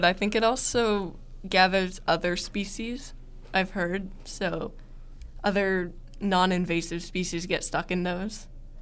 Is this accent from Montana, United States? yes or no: no; Pennsylvania, United States; Yeah, I grew up in Frick Park area, so we went to Frick Park a lot as a family